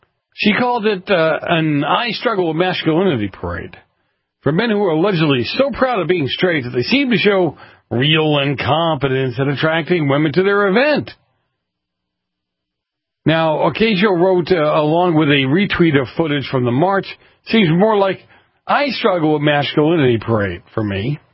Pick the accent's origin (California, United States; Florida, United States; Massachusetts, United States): Massachusetts, United States; Boston; You know, growing up in Boston, I can tell you that I can't tell you about other police departments as much